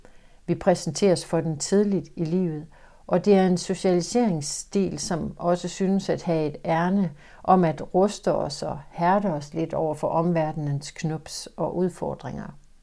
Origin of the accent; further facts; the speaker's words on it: Ikast, Central Denmark Region, Denmark; Ikast, 1971. Jeg står i køkkenet i mit barndomshjem. Jeg er 8 år gammel.